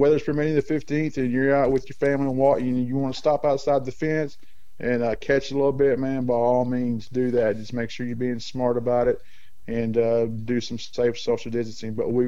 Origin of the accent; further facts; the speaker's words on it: Nashville, Tennessee, United States; now in Bowling Green, United States; I'm from the Nashville area, but I'm glad to call Bowling Green home.